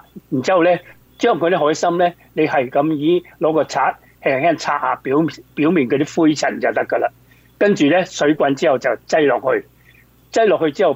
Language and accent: Cantonese; China; 因为咧中秋嚟讲，喺我哋中国人啊，即系都系一个系大节之一啦